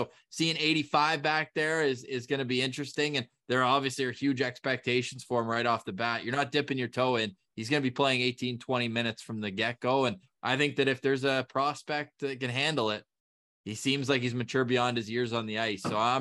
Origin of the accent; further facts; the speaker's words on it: Ottawa, Ontario, Canada; but obviously I'm born and raised in Ottawa.